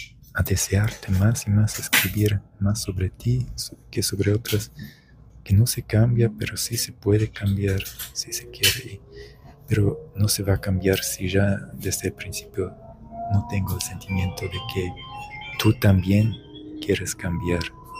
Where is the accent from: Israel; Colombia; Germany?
Germany; Es el meollo de lo que soy, mi identidad nacional, siendo alemán.